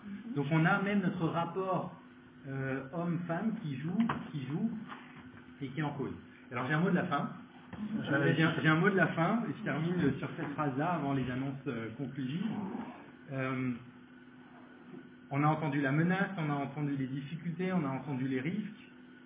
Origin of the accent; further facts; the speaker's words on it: Strasbourg, Grand Est, France; Moi je viens de Strasbourg, en Alsace